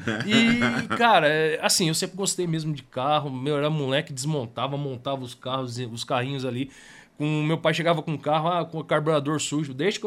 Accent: Apucarana, Paraná, Brazil; born there; now in Londrina, Brazil; Eu, na verdade, sou nascido em Apucarana.

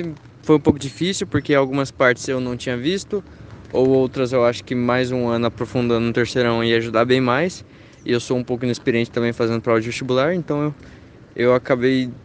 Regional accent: Dourados, Mato Grosso do Sul, Brazil; Eu venho de Dourados, Mato Grosso do Sul

